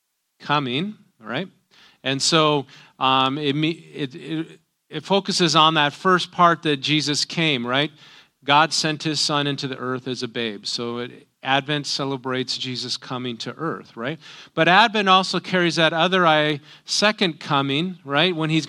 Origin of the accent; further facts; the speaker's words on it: North Dakota, United States; my mom was that Norwegian, and growing up in North Dakota, you also have those Norwegian things